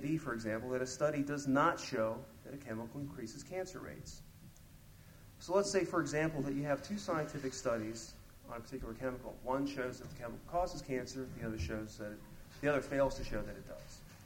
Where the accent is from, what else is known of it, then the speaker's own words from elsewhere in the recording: Maryland, United States; this is no longer true in my home state of the People's Republic of Maryland